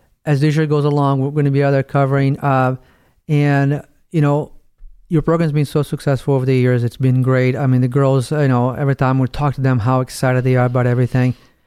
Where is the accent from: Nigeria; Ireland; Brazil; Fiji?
Brazil; now in United States; when I moved from Brazil to Tennessee, so I got in, obviously playing Brazil, I knew how to kick a soccer ball, right?